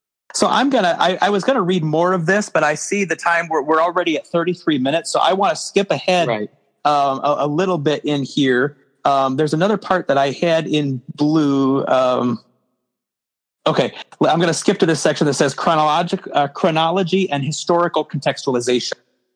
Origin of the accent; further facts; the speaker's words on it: United States; born there; For example, I was born in the United States not long before the middle of the last century and thus grew up in the 1940s, 50s, and 60s.